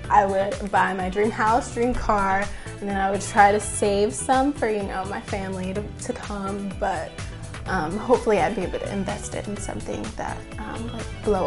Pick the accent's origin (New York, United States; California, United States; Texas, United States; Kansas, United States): Texas, United States; Houston; I'm from Houston, Texas, and this is my second year on the squad.